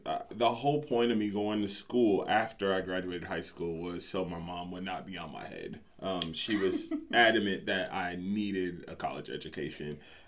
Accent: Wichita, Kansas, United States; So from born and raised in Wichita, Kansas, actually grew up not too far from campus. Attended quite a few Wichita State basketball games when I was younger.

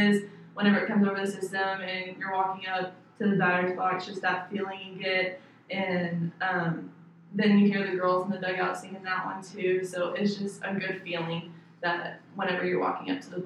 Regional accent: Oklahoma, United States; like I mentioned before, I grew up in Oklahoma, and the big softball names were, I mean, you have the king of softball, Oklahoma softball, 45 minutes away from my house.

